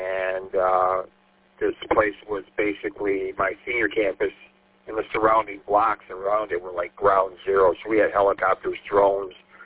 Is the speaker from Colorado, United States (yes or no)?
no; St. Clair Shores, Michigan, United States; now in Madison Heights, United States; I'm originally from St. Clair Shores and Macomb County, I mean, all the way out to Chesterfield and all the little stops in between St. Clair Shores and Chesterfield.